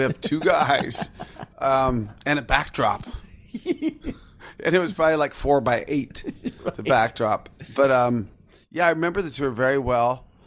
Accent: Seattle, Washington, United States; came down the West Coast, went through my hometown of Seattle, and it was amazing.

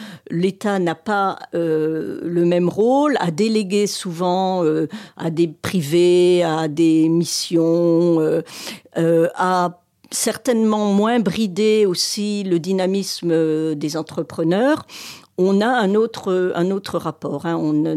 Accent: France; nous subissons en tant que Français. Moi, je ne suis pas parisienne.

